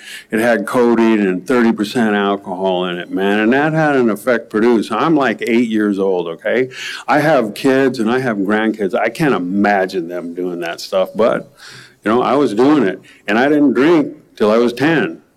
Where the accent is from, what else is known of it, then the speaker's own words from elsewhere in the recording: Palo Alto, California, United States; So a little background, as a kid growing up in the Palo Alto area, very nervous kid, right?